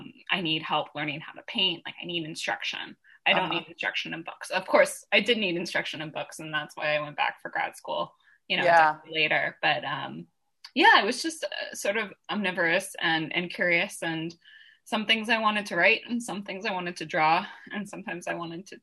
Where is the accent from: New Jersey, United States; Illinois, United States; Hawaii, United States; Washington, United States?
Washington, United States; Seattle; I grew up in Seattle in the 80s, which is to say watching Ken Griffey Jr. in the Kingdom.